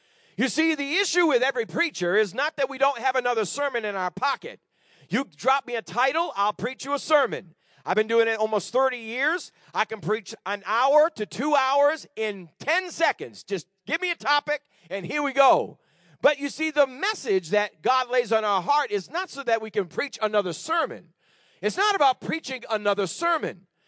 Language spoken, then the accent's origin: English; New England, United States; I mean, I'm from New England, and they're stoic up there